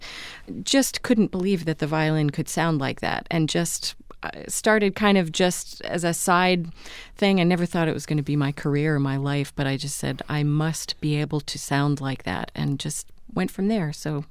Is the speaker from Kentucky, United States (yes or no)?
yes; Kentucky, United States; I grew up in Kentucky playing classical music. Didn't play any old time, no bluegrass.